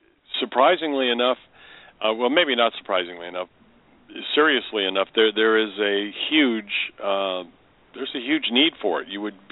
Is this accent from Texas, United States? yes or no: yes; Dallas, Texas, United States; Well, I'm from Dallas. That's where we have our practice